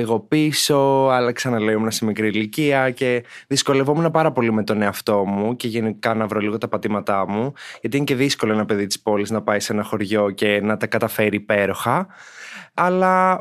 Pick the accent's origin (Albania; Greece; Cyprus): Albania; Himarë, Vlorë County; Είμαι 23 ετών. Είμαι nail artist κατά βάση. Κατάγομαι από τη Χιμάρα της Αλβανίας.